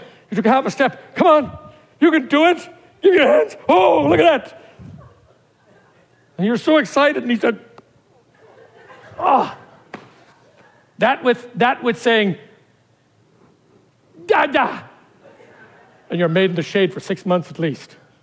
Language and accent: English; Ireland; I'm Irish, I better watch it.